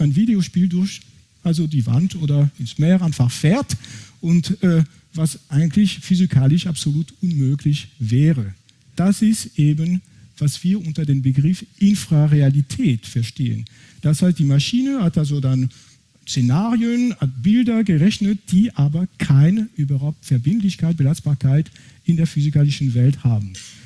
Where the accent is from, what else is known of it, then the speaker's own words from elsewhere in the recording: France; German is a second language; Ich bin, wie gesagt, ursprünglich aus Frankreich, das kann man wahrscheinlich von meinem Akzent nicht überhören.